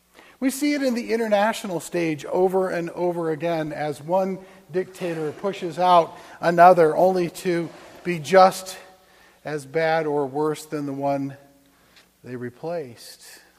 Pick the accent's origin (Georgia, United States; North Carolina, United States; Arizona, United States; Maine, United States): Arizona, United States; Phoenix; I grew up in Phoenix. What do I know from goats?